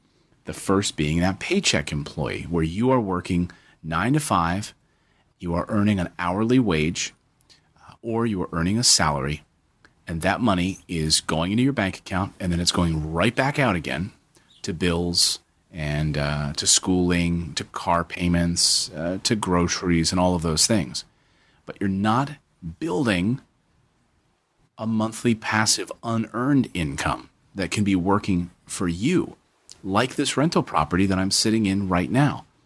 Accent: Reading, Pennsylvania, United States; I grew up in Reading, Pennsylvania.

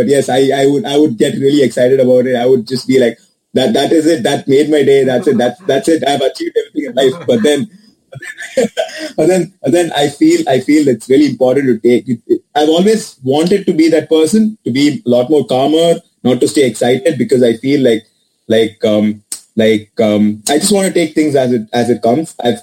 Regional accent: Chennai, Tamil Nadu, India; now in Boston, United States; The thing is, the part of Chennai is my home. Whatever happens, Chennai will always be my home. That's I'm a Chennai boy.

